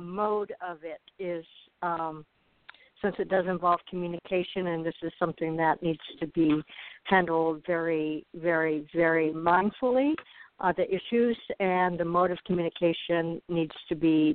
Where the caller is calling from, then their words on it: Arizona, United States; I'm calling from Arizona.